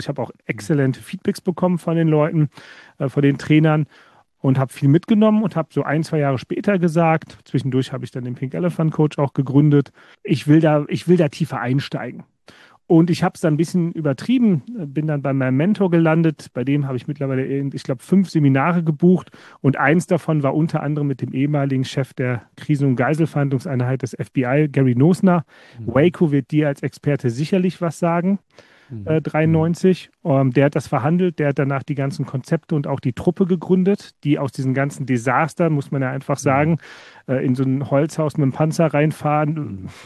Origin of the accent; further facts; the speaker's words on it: Wittlich, Rhineland-Palatinate, Germany; born there; ich bin Eifler in Wittlich geboren